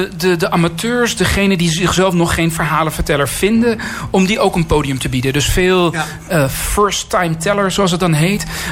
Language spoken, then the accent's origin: Dutch; Amsterdam, North Holland, Netherlands; also born or lived in Iran; Een doodnormale Amsterdamse jongen, dat ben ik. Maar ik ben geboren in Iran. En die cultuur, die hebben mijn ouders meegenomen in hun hoofd, in hun hart, in hun aderen.